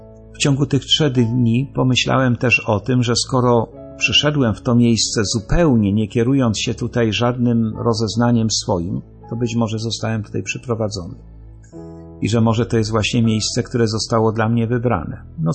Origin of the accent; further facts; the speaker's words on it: Jelenia Góra, Lower Silesian Voivodeship, Poland; kiedy wróciłem na początku sierpnia do rodzinnej Jeleniej Góry